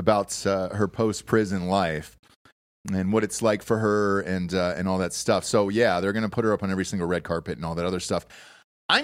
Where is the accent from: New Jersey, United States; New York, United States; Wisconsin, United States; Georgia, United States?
Georgia, United States; It was a country. Oh, I'm from Georgia. Okay. So.